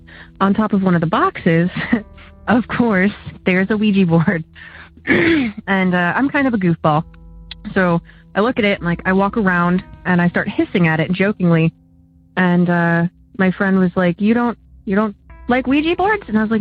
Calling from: Oberlin, Ohio, United States; I'm calling from Oberlin, Ohio.

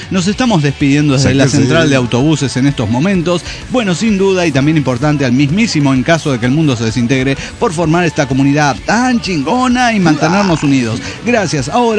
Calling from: Mexico City, Mexico; de Ciudad de México.

